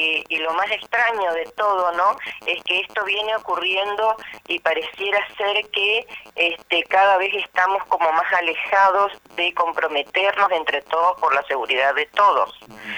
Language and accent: Spanish; Santo Tomé, Argentina; nosotros que nos criamos acá en Santo Tomé